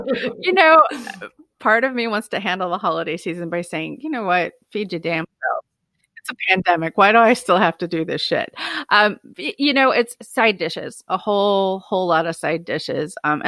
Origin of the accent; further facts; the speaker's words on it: California, United States; growing up in Southern California, Val voice.